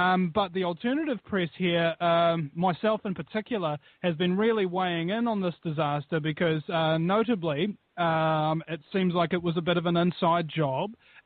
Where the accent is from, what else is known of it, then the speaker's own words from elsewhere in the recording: New Zealand; I can't describe as how annoying it is to be called an Australian when you're from New Zealand.